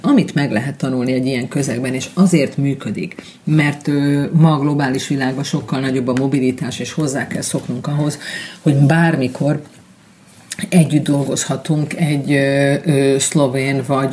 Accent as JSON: {"language": "Hungarian", "country": "Hungary", "also_born_or_lived": "Germany", "said": "Németországban éltem, és ott egy hasonló helyzet vett körül. Magyarként egy jó felületnek tartottak a kedves szomszédasszonyok"}